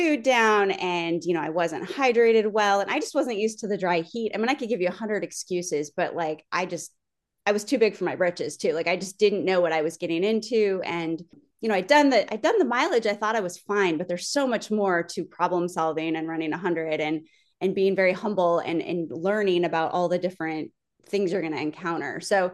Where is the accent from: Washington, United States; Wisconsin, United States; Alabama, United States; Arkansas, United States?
Wisconsin, United States; No, I'm from Wisconsin. I'm a Midwest girl through and through.